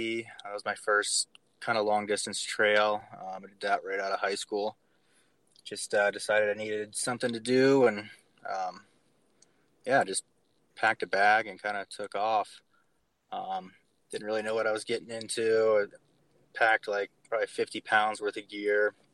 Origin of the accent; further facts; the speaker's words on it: Columbus, Ohio, United States; I'm from Columbus, Ohio.